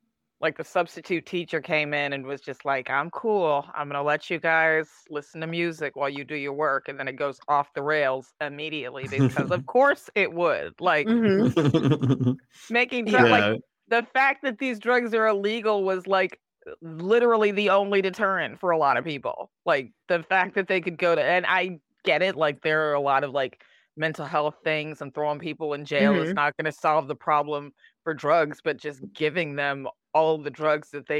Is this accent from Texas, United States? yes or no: yes; Texas, United States; I've been fucking with country since forever. I'm from Texas.